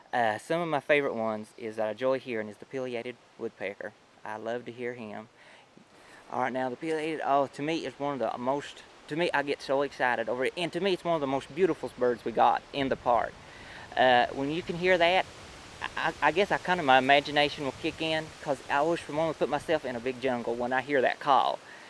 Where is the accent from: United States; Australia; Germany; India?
United States; Hayside, Virginia; I'm from Hayside, Virginia.